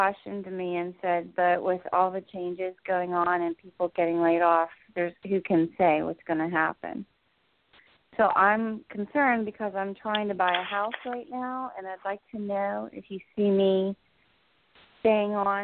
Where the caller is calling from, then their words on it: New Jersey, United States; I'm in New Jersey.